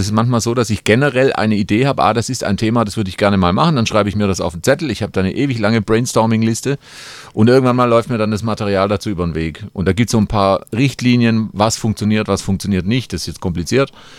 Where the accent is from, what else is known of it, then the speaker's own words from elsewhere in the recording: Baden-Württemberg, Germany; bin halt irgendwie so als Schwaben-Comedian, als Schwabe-Comedian bekannt worden.